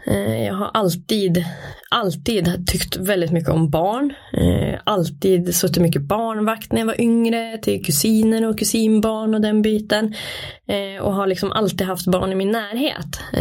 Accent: Brunflo, Jämtland County, Sweden; Jag är född och uppvuxen i Brunflo. Bott där i hela mitt liv. När jag flyttade hemifrån så flyttade jag till Brunflo.

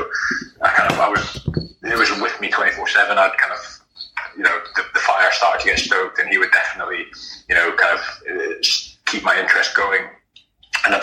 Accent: Hong Kong; growing up in Hong Kong, rugby wasn't you know, as popular as it is over in Scotland

